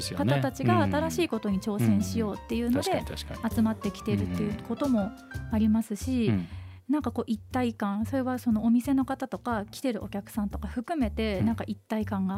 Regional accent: Toyama, Japan; 私は富山で生まれて富山で育って、うん、県外に暮らしたことがないので

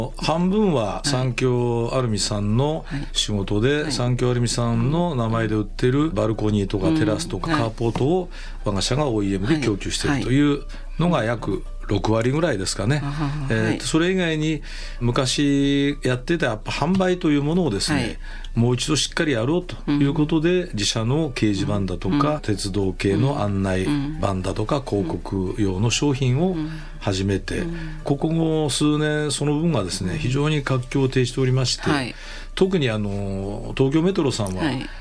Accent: Takaoka, Toyama, Japan; はい、はい、そうです。高岡出身でございまして

